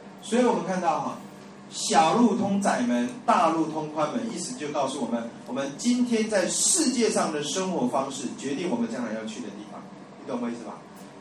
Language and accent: Chinese; China; 我们中国人好像对黑人有一点歧视。